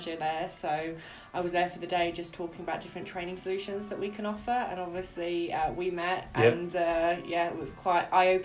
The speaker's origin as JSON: {"language": "English", "town": "Dartford", "region": "South East England", "country": "United Kingdom", "lives_now": "Lincoln, United Kingdom", "said": "I'm from London originally, but I live just outside of Lincoln now."}